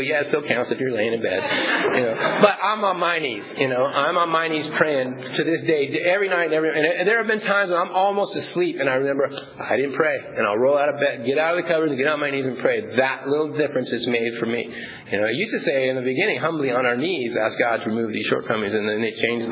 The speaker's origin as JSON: {"language": "English", "town": "San Diego", "region": "California", "country": "United States", "tie": "born or raised there", "said": "I was a diehard San Diego Charger fan. I grew up in San Diego. Chargers were in my blood."}